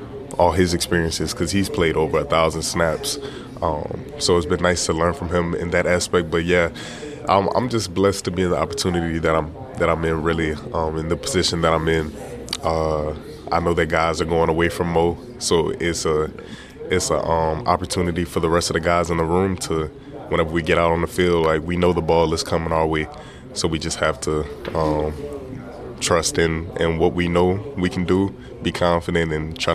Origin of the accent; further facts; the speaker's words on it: Lafayette, Louisiana, United States; Okay, I'm from Lafayette, Louisiana.